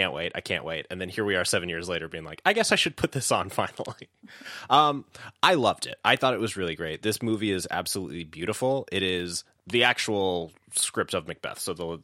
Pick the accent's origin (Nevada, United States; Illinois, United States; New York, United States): Illinois, United States; Chicago; from Chicago, and I was not a comic book person as a kid.